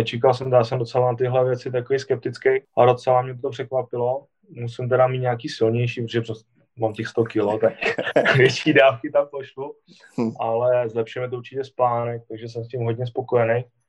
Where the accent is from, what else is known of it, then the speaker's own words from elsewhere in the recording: Bohemia, Czechia; U nás v Čechách je prostě dobrých třeba 20 top atletů